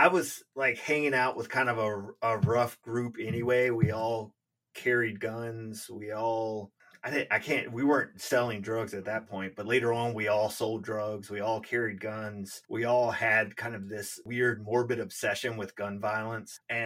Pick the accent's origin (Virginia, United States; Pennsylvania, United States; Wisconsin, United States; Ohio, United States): Virginia, United States; Highland Springs; Like I said, we grew up in Highland Springs, and it's a pretty cool place to grow up.